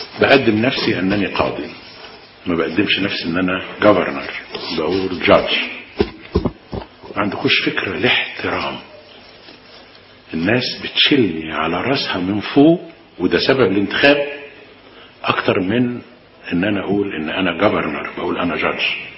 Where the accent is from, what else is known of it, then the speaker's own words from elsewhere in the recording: Egypt; معظمنا كمصريين